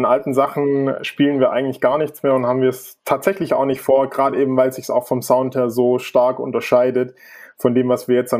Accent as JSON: {"language": "German", "region": "Baden-Württemberg", "country": "Germany", "said": "wir kommen ja aus der Stuttgarter Gegend."}